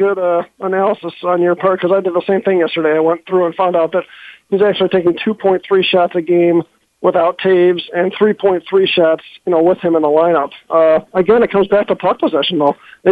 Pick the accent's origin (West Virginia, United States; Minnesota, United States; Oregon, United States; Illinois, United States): Illinois, United States; Chicago; but I'm 45, and growing up in Chicago, I always wished that we just never got to see hockey games on TV